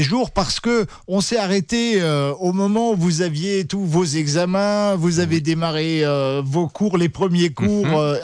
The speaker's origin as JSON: {"language": "French", "country": "France", "said": "Et parce que chez nous, en France, on peut considérer aussi que la musique classique, c'est pour une élite"}